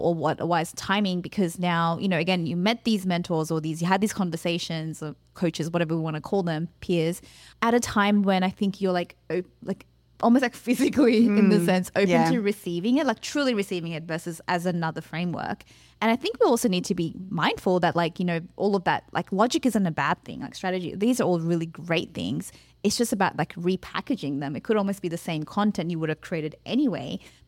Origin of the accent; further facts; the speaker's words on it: Australia; We're Australian, we should know.